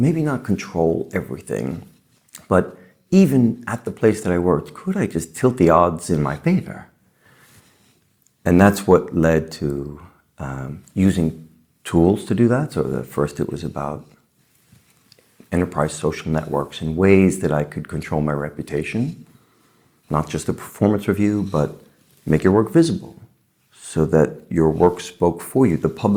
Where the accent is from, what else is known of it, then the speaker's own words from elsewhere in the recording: New York City, New York, United States; Well, I grew up in New York City and my whole life, really, I did what people did, which is you went to work, got a job, worked in big companies my whole life.